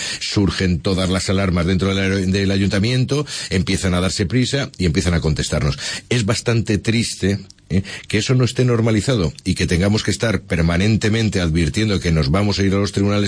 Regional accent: Alicante, Valencian Community, Spain; los alicantinos nos merecemos

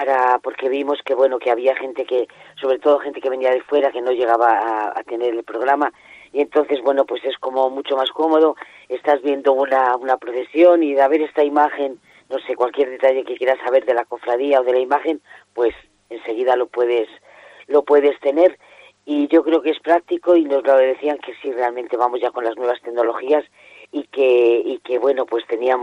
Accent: Salamanca, Castile and León, Spain; yo no soy de aquí de Toledo, soy de Salamanca

